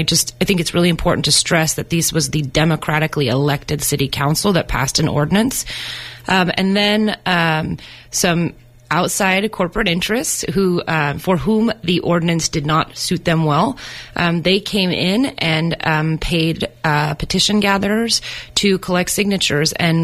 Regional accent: Sonoma County, California, United States; I'm born and raised in Sonoma County, and I actually did some environmental organizing for quite some time

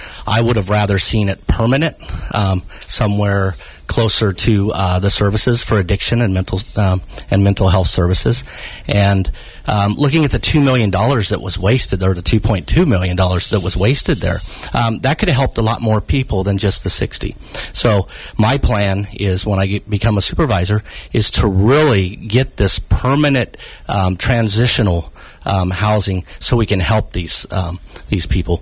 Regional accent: Willows, California, United States; Well, you know, I grew up in Willows, California, which is about an hour and a half away from here. Grew up on a 300-acre rice ranch.

